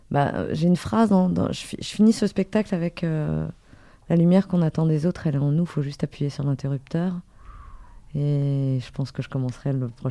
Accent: Hauts-de-France, France; accent: Picard; Évidemment, je suis picarde. J'ai enlevé l'accent parce que les Parisiens, sinon, ils comprennent pas.

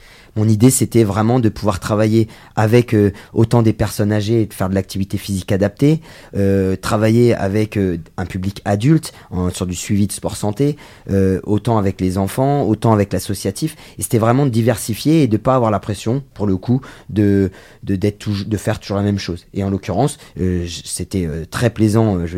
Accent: Crépy, France; j'ai 38 ans, j'ai deux enfants, je suis originaire de Crépy depuis toujours.

